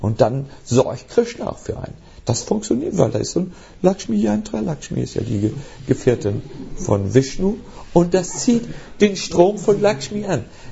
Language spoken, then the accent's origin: German; Berlin, Germany; Ich bin auch ein Berliner.